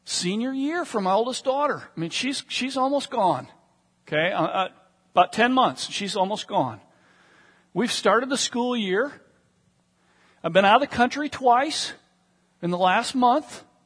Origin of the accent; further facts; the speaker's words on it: Michigan, United States; I grew up in Michigan, so I grew up in automobile country, and my uncle was an engineer for General Motors